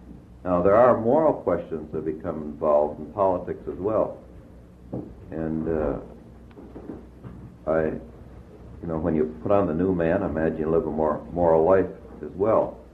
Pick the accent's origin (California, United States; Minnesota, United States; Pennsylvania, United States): Minnesota, United States; Nerstrand; the people in the church I grew up in Nerstrand, Minnesota, too